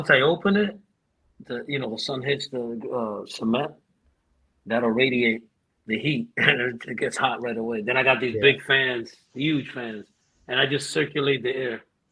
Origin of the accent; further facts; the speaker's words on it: New York City, New York, United States; born there; And I was born in New York City, so I'm a tough mother freaker.